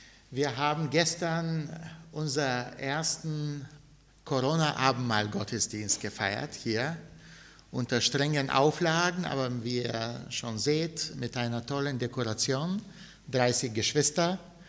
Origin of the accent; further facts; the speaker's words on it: Bulgaria; German is a second language; was mich geprägt hat als Kind in meiner Heimat in Bulgarien. Ich komme auch aus Bulgarien.